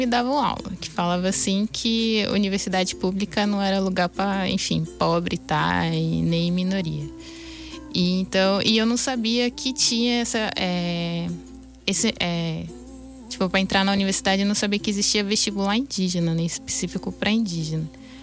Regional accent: São Paulo, Brazil; eu sou de São Paulo, Pancararu de São Paulo.

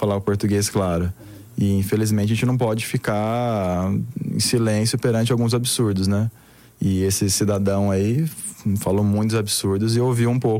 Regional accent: São Carlos, São Paulo, Brazil; Porque eu sou daqui de São Carlos, eu fico...

